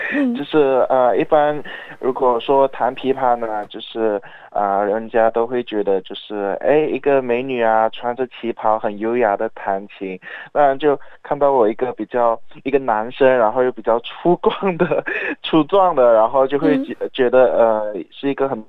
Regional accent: Kuching, Sarawak, Malaysia; 我家乡在叫古晋

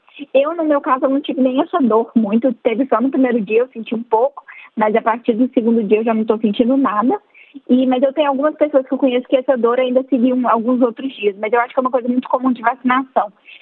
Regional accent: Belo Horizonte, Minas Gerais, Brazil; moved away as an adult; also born or lived in Montes Claros; now in United States; Então, eu sou de Minas Gerais, eu sou de uma cidade que chama Montes Claros, mas eu cresci em Belo Horizonte. Eu, na verdade, já estou nos Estados Unidos há 5 anos.

